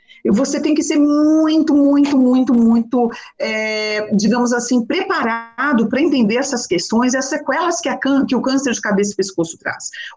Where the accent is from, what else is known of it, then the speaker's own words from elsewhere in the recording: São Paulo, Brazil; now in Santo André, Brazil; Eu sou de São Paulo e moro em Santo André há 24 anos.